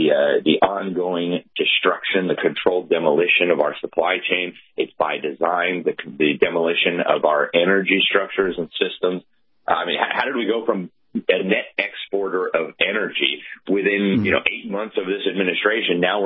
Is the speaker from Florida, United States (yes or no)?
yes; Miami, Florida, United States; and I'm from Miami originally. That's my hometown. And I love the Cubans who live there.